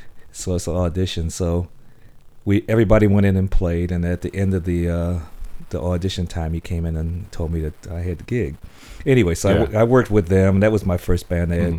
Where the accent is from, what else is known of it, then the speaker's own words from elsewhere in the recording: Rochester, New York, United States; I'm from Rochester, New York.